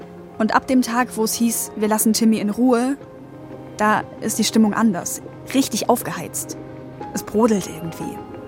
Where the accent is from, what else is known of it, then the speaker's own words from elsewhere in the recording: Mecklenburg-Vorpommern, Germany; Und ich habe noch einen Hörtipp für euch aus meiner Heimat Mecklenburg-Vorpommern.